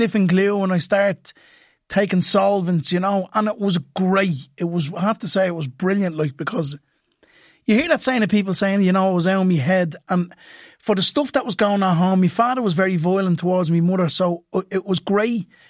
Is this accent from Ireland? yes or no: yes; Ballymun, Leinster, Ireland; And we came from Ballymun. I was born the south side and moved to Ballymun at a very, very young age.